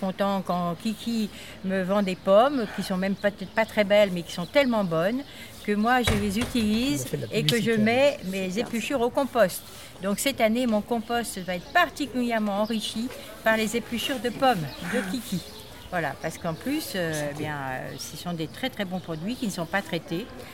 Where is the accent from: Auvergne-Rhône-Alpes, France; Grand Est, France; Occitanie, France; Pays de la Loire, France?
Auvergne-Rhône-Alpes, France; Grenoble; Étant donné que je viens de Grenoble et que déjà à Grenoble, au bas de mon immeuble, j'avais organisé 3 caisses